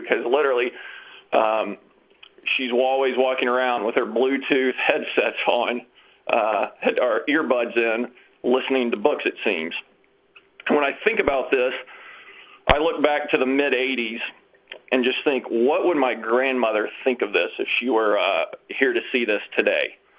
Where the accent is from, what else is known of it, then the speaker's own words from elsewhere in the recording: Memphis, Tennessee, United States; I'm best reminded of this as a child growing up in Memphis, Tennessee.